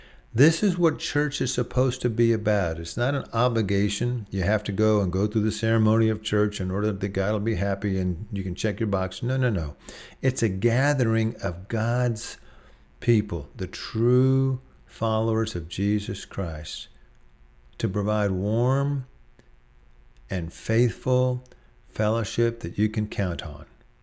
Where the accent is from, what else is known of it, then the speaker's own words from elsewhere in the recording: Austin, Texas, United States; I grew up in Austin, Texas, and my parents, they were wonderful folks.